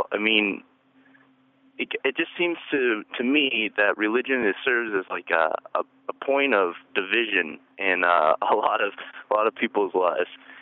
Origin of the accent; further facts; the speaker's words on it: Lincoln, Nebraska, United States; I'm from Lincoln. I'm a student here at the university.